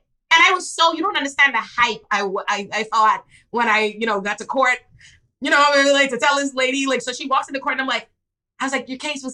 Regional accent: Bahamas; accent: Bahamian; I heard an accent, like I heard my own accent and I don't hear the Bahamian accent.

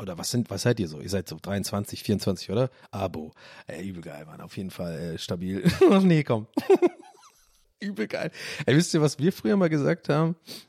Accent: North Rhine-Westphalia, Germany; ich komme hier aus der Nähe von Köln, bin 43 Jahre alt

